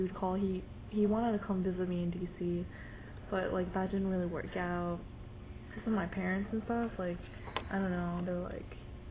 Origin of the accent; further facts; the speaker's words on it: Virginia, United States; I know, I'm from Northern Virginia. I live near D.C.